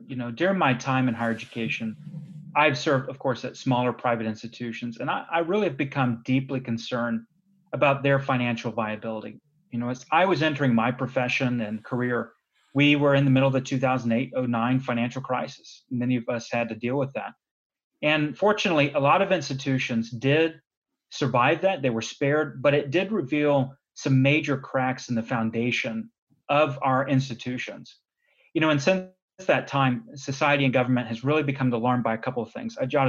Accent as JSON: {"language": "English", "town": "Jacksonville", "region": "Florida", "country": "United States", "tie": "born or raised there", "said": "So I grew up in North Florida, just around the Jacksonville, Florida area"}